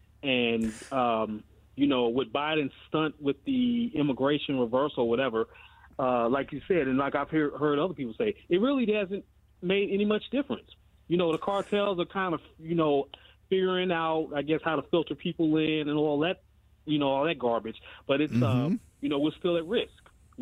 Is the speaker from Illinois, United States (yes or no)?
no; Philadelphia, Pennsylvania, United States; they were arrested in New York, L.A., my hometown, of course, of Philadelphia.